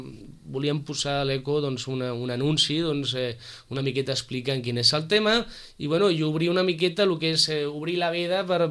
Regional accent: Sitges, Catalonia, Spain; som gent d'aquí de Sitges de tota la vida

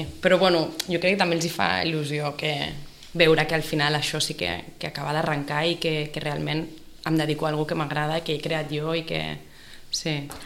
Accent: Sitges, Catalonia, Spain; però tothom que sap que soc de Sitges.

